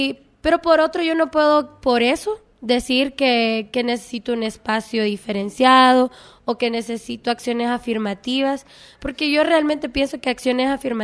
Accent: Honduras; soy de Honduras y en Honduras pues lo que tratamos de hacer es un boletín

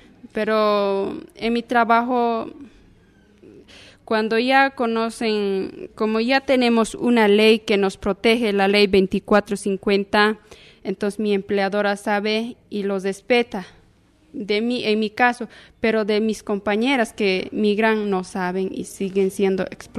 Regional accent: Cochabamba, Bolivia; Yo vengo de Bolivia … como tú decías, y departamento Cochabamba. Nosotros estamos como mujeres indígenas

